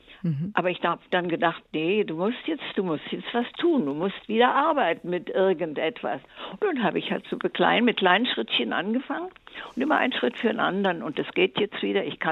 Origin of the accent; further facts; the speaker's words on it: Silesian Voivodeship, Poland; moved away; 93 bin ich noch. Und habe also alles hinter mich gebracht. Ich komme aus Schlesien, vertrieben